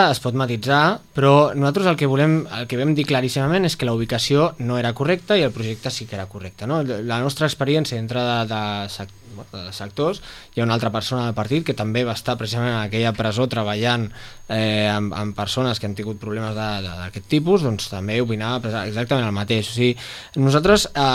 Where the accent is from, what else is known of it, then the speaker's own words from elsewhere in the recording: Barcelona, Catalonia, Spain; Jo sóc del Poble Sec i en el Poble Sec tampoc considero que sigui correcte